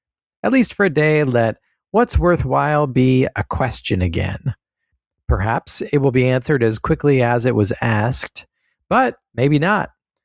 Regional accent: Olympia, Washington, United States; I'm now facilitating an Amen Whole 4 holistic health group here in my hometown of Olympia, Washington.

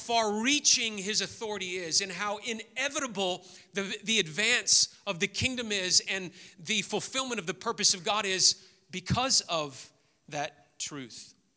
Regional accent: Memphis, Tennessee, United States; I grew up in Memphis, lived in Memphis my whole life, and never once visited Graceland

